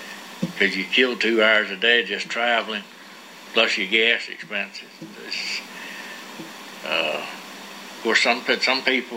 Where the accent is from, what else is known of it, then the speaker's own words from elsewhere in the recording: Crisfield, Maryland, United States; I was born in Chrisfield. I went to Marion Station first grade. Second grade through to sixth, I went to Girdle Tree. And then I went to Snow Hill